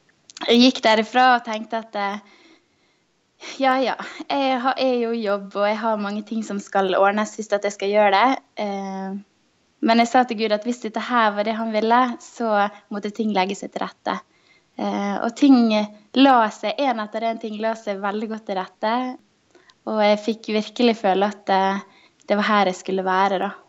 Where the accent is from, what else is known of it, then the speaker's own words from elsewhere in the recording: Gursken, Møre og Romsdal, Norway; also born or lived in Bergen; now in Israel; Jeg kommer fra Sunnmøre, og jeg kommer jo fra verdens navle, som er Gursken.